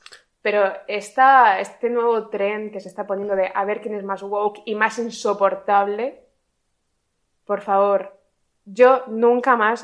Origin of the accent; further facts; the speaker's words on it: Cartagena, Region of Murcia, Spain; Yo soy de Cartagena.